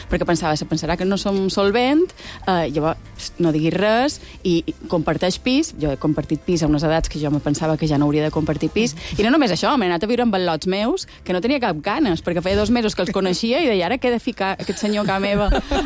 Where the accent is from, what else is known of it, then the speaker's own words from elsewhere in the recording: Balearic Islands, Spain; now in Barcelona, Spain; jo fa 30 anys que visc a Barcelona, però me sé molt mallorquina, i no sé si som d'allà, si som d'aquí.